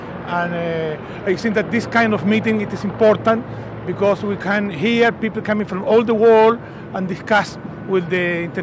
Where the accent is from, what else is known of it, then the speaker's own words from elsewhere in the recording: Chile; English is a second language; I'm coming from Chile.